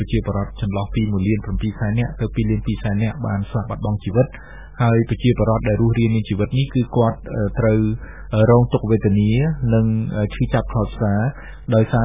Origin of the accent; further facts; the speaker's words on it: Tbong Khmum, Cambodia; ខ្ញុំបានធ្វើដំណើរទៅស្រុកកំណើតរបស់ខ្ញុំនៅក្នុងខេត្តត្បូងឃ្មុំ